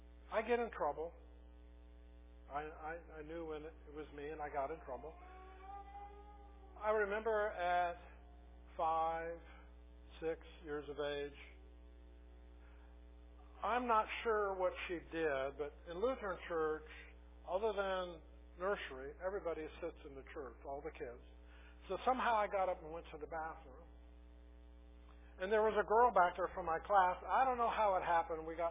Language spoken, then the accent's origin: English; California, United States; also born or lived in New Orleans / Florida / North Chicago / Boone; So I was born in California, was raised in California, New Orleans, Florida, North Chicago.